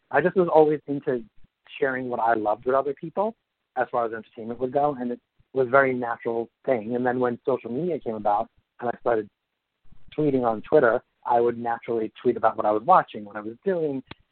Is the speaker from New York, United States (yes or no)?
yes; Brooklyn, New York, United States; born there; now in Queens, United States; I was born in Brooklyn, New York, and I now live in Queens, New York most of the time.